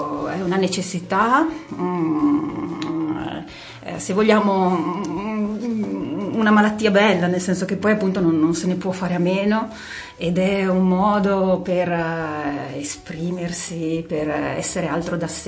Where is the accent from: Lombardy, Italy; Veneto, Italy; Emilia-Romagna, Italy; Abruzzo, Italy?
Lombardy, Italy; Brescia; io sono originaria di Brescia.